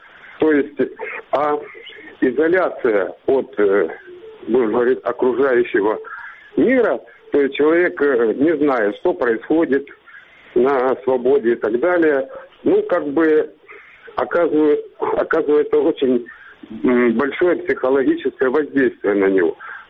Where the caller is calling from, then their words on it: Partenit, Crimea, Ukraine; Я звоню вам из Крыма, из Аушты, поселок городского типа Партенит.